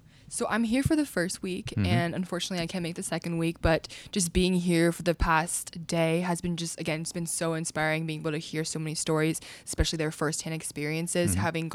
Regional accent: California, United States; I'm from California, so in the United States

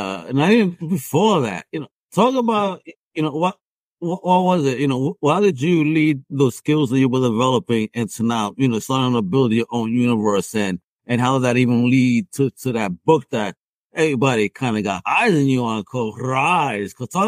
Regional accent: New York, United States; I'm from New York.

